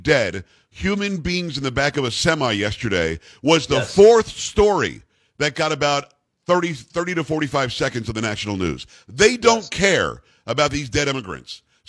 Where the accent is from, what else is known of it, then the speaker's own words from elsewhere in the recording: Florida, United States; I grew up in South Florida.